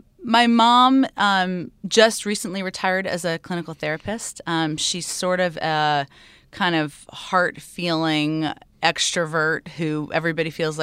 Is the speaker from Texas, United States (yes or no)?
no; Connecticut, United States; Yes, the deep red state of Connecticut that I grew up in. So I grew up in Connecticut.